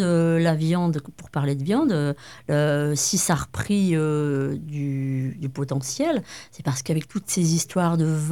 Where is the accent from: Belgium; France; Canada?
Belgium; Marchienne, Hainaut; j'avais ma grand-mère qui habitait en face de chez moi, à Marchienne.